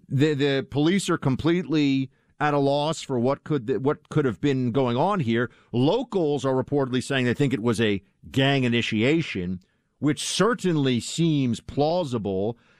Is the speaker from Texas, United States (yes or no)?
no; New York, United States; I mean, even as a New Yorker, I just think New Orleans is such a cool place